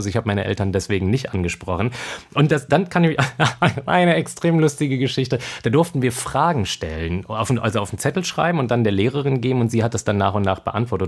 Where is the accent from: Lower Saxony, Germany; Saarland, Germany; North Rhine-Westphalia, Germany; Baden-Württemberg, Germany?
Lower Saxony, Germany; Wolfsburg; also ich komme aus Wolfsburg, die mit den Autos